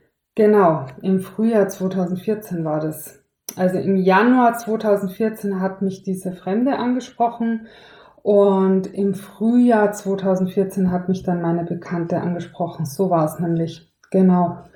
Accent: Tyrol, Austria; ich bin ja in Tirol aufgewachsen

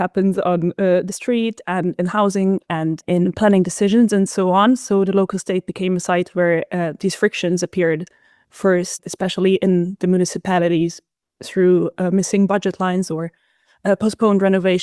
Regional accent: Hungary; English is a second language; because I grew up in Hungary

